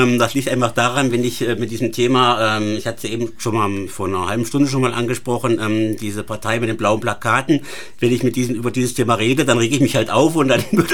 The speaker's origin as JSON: {"language": "German", "region": "Hesse", "country": "Germany", "tie": "born or raised there", "said": "Nordhessen ist meine Heimat. Ich lebe äußerst gerne in Nordhessen und bin auch sehr, sehr dankbar, dass ich in Nordhessen leben darf."}